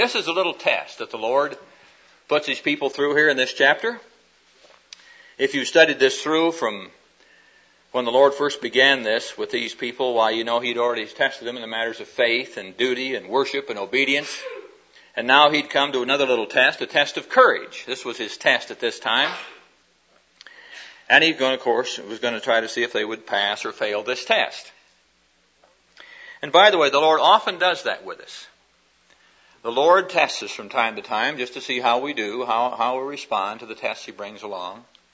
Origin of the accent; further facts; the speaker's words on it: Midwest, United States; And one day I just happened to casually mention that I was from the Midwest.